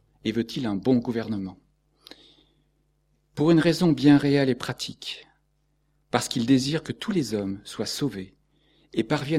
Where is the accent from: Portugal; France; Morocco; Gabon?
France; Moi, en tant que Français, je me sens visé là.